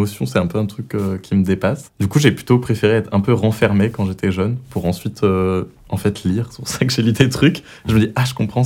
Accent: Montfermeil, Île-de-France, France; J'ai bondi dans le 93, enfin je suis né à Montfermeil.

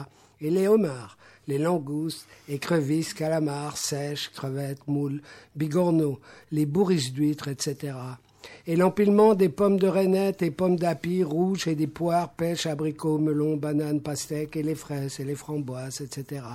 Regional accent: Brussels, Belgium; C'est culturel, c'est parce que je suis bruxellois

